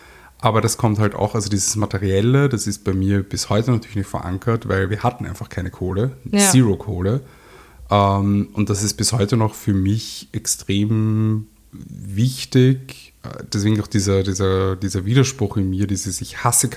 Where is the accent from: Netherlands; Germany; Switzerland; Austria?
Austria; ich bin zwar in Österreich geboren und aufgewachsen